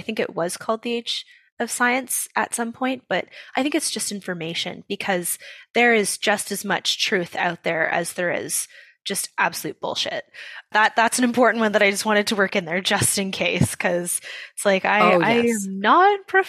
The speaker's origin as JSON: {"language": "English", "town": "Oakville", "region": "Ontario", "country": "Canada", "tie": "born or raised there"}